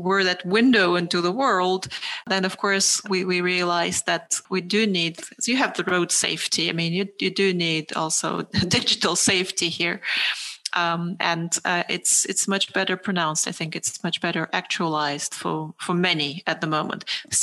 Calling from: Berlin, Germany; I'm speaking from Berlin, sitting here in Berlin and Germany

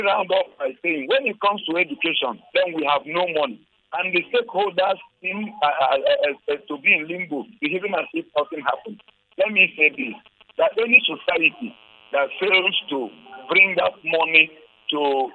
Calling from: Jos, Plateau, Nigeria; I'm calling you from Jos.

